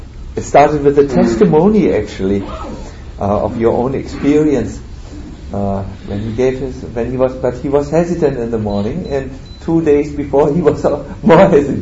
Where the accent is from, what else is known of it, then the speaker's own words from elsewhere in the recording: Germany; English is a second language; I'm coming from Germany